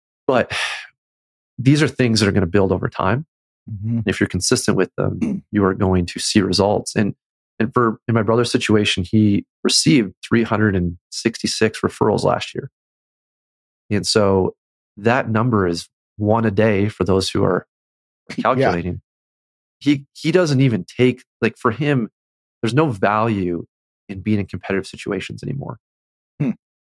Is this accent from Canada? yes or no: yes; Canada; That's my Canadian upbringing. Normally people can't tell my accent, but I just gave myself away.